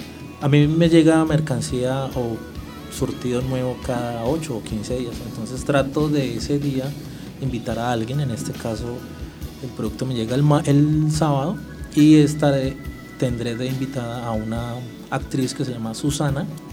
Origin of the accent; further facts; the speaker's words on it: Villavicencio, Meta, Colombia; born there; nací el 15 de abril de 1981 en la ciudad de Villavicencio, estoy próximo a cumplir 35 años.